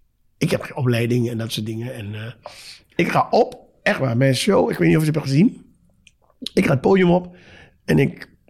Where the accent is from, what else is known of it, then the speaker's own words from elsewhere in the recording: Suriname; Nogmaals, ik kom uit Suriname.